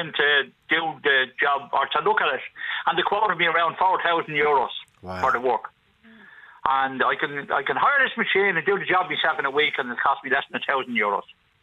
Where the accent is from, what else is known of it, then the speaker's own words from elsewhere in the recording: Blanchardtown, Ireland; moved away as an adult; I was born and reared in Blanchardtown, and I left there in 1973 when I got married.